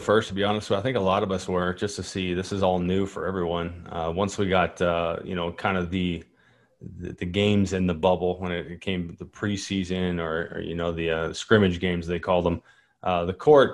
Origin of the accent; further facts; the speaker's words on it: Kentucky, United States; And, you know, I'm from Kentucky, state of Kentucky, and we have a lot of players coming out of Kentucky going pro